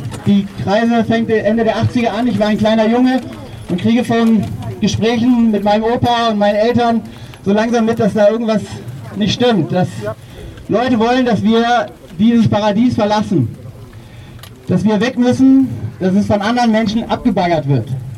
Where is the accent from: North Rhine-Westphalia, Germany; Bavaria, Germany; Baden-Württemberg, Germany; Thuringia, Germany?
North Rhine-Westphalia, Germany; Holzweiler; Holzweiler, mein Heimatort